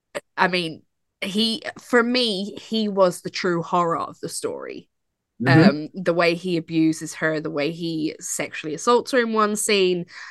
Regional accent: Ireland; Or is that me just being like, well, I'm from Catholic Ireland, and of course all religion abuses children and women.

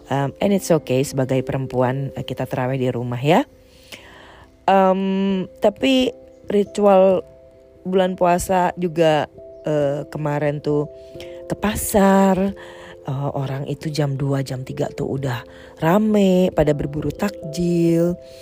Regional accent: Jakarta, Indonesia; now in Netherlands; Dan ternyata gue kangen yang namanya Ramadan di Jakarta, yang kampung halaman gue.

